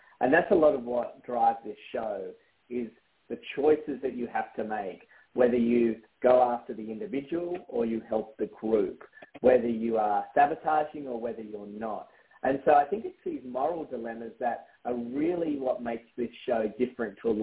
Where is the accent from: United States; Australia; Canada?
Australia; You know, I grew up in Australia, as you can probably tell by my accent.